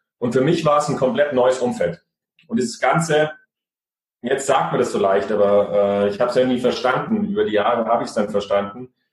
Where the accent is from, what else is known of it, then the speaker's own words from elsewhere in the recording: Niederviehbach, Bavaria, Germany; Wir sind auf dem Land aufgewachsen, Niederviehbach, ein kleines Dorf, in einem großen Forsthaus.